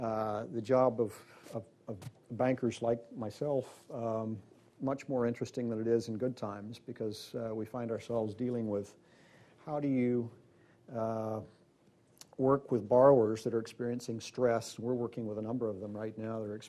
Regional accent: Salt Lake City, Utah, United States; But I come from Salt Lake City

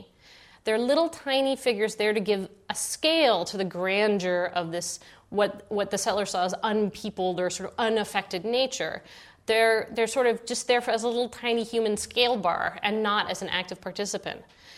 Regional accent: Seattle, Washington, United States; growing up, I grew up in Seattle. I would go camping and hiking in the old growth forest there.

